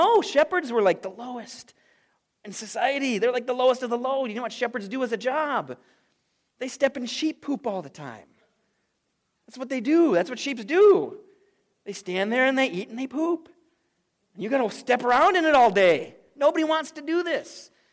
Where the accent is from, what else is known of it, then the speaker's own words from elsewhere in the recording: Blaine, Minnesota, United States; also born or lived in St. Francis, United States; I grew up in Blaine, but I moved to St. Francis before eighth grade, and I was in a new school